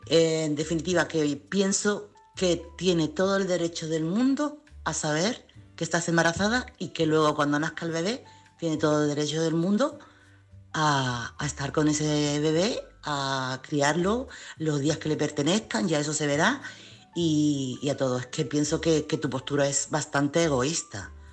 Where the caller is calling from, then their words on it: Chiclana de la Frontera, Andalusia, Spain; corresponsal de Chiclana.